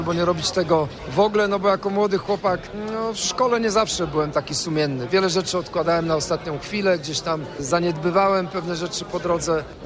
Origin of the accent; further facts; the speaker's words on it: Greater Poland Voivodeship, Poland; jestem wielkopolaninem